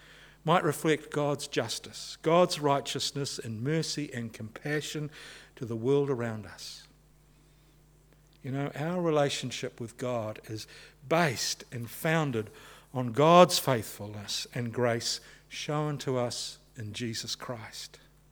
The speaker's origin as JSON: {"language": "English", "region": "Auckland", "country": "New Zealand", "tie": "born or raised there", "said": "But I grew up in West Auckland. And growing up in West Auckland in the 1970s"}